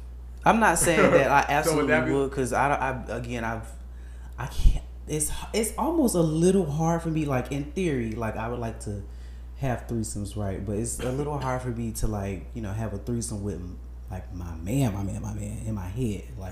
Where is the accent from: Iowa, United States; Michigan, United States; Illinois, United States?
Illinois, United States; Chicago; I'm from Chicago.